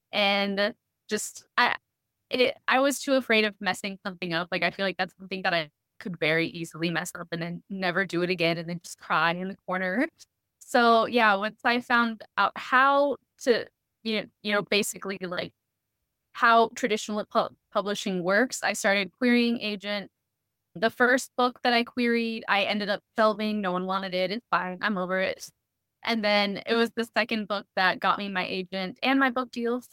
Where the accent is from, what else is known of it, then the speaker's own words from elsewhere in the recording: Corpus Christi, Texas, United States; also born or lived in San Antonio; So I'm originally from Corpus and moved to San Antonio.